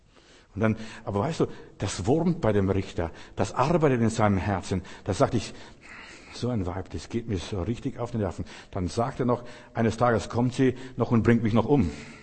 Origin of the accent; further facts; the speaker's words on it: Lithuania; Zu uns in Russland, Litauen, wo ich aufgewachsen bin, da kamen ständig Bettler.